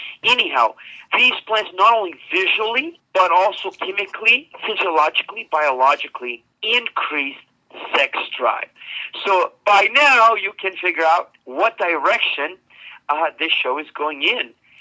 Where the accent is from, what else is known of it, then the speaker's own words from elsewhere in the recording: Utah, United States; Hey, I was raised in Utah. A little Mormon joke is okay.